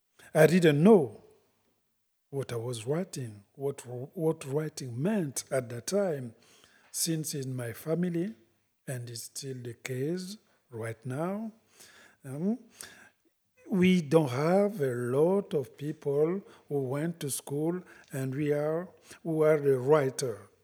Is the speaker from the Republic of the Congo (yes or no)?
yes; Republic of the Congo; and I'm from Congo Brazzaville, the smallest one.